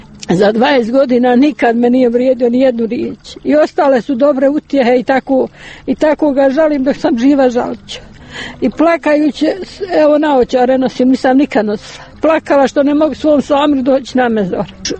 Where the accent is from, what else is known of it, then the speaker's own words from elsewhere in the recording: Bratunac, Republika Srpska, Bosnia & Herzegovina; iz Bratunca sam, izgubila sam svog sina 21 godinu